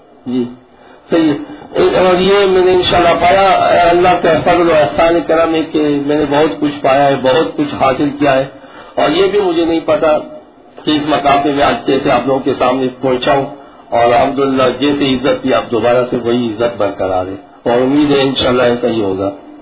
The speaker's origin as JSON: {"language": "Urdu", "town": "Karachi", "region": "Sindh", "country": "Pakistan", "said": "اور میرا تعلق کراچی سے ہے"}